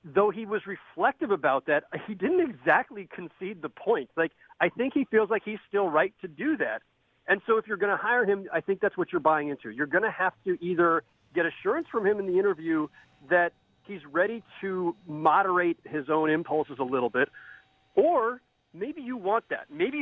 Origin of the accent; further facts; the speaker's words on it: California, United States; We both got Bay Area roots. We just talked about growing up in the Bay Area.